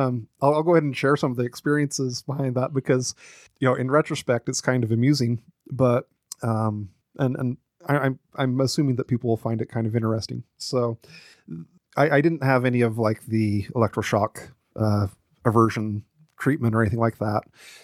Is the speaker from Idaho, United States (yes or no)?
yes; Idaho, United States; So I grew up very Mormon in Idaho